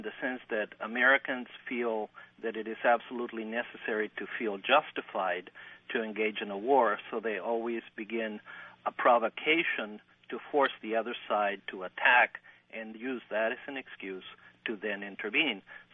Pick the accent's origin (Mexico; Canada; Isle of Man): Mexico; now in United States; I went to elementary school and high school in Mexico and then did my college work here.